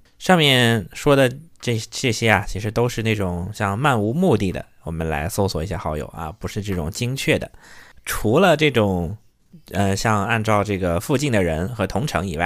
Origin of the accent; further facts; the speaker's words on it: Heilongjiang, China; 那大家都知道我是黑龙江的